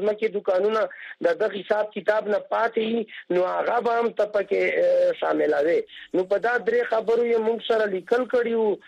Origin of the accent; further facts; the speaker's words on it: Khyber Pakhtunkhwa, Pakistan; now in Peshawar, Pakistan; دې ته مونږ خایو چې مونږ وزیرستان خلک